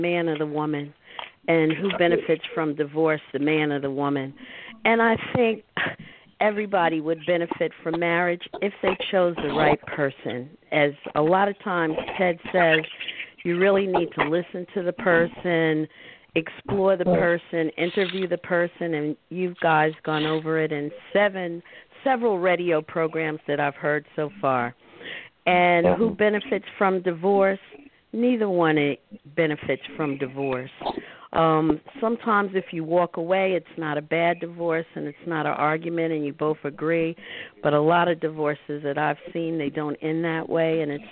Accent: New York City, New York, United States; I'm from New York City.

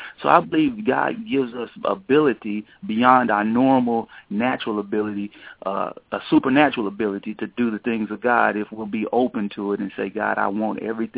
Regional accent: Fort Worth, Texas, United States; I grew up in Fort Worth, Texas, in a place they call Stop 6. You know, for a long time, and still probably today, Stop 6 was a pretty, very rough area.

